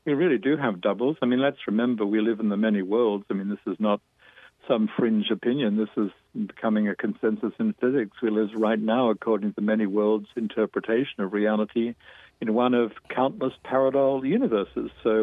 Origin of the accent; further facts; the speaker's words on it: Australia; moved away; Time with Aborigines than I have since I'm an absentee Australian. I've been out of the country most of my life.